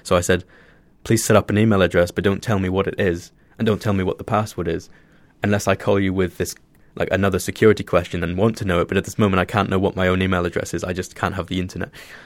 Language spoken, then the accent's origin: English; Scotland, United Kingdom; now in London, United Kingdom; because I'm from the Shetland, I don't know public transport, cities, anything like